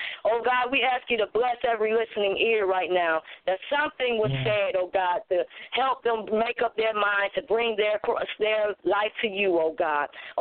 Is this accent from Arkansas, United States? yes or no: no; Buffalo, New York, United States; New York. That's my hometown.